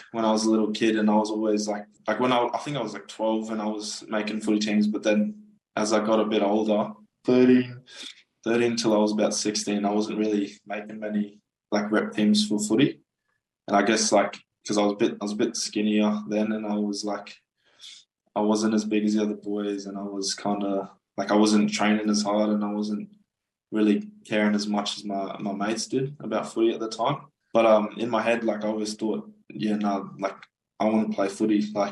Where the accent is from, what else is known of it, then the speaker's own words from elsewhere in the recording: Busama, Morobe, Papua New Guinea; also born or lived in Port Moresby; mainly in Morobe, in a village in Busama. But that's where my mum's originally from, and I grew up kind of around there, but I was born in Port Moresby.